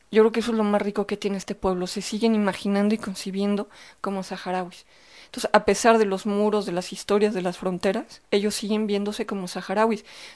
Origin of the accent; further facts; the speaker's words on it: Mexico; Lo mismo pasa en mi país.